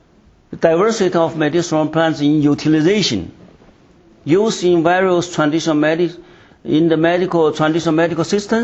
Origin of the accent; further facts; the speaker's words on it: Yunnan, China; I'm from Yunnan. That is the most southwest part.